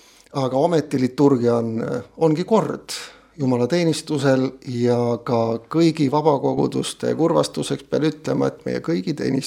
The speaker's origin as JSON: {"language": "Estonian", "town": "Kohila", "region": "Rapla County", "country": "Estonia", "tie": "born or raised there", "also_born_or_lived": "Pärnu", "said": "Mina sündisin pastori peres Pärnu Metodisti koguduse keskel. Sealt kolisime Kohilasse, usule tulin Kohila Baptisti koguduses."}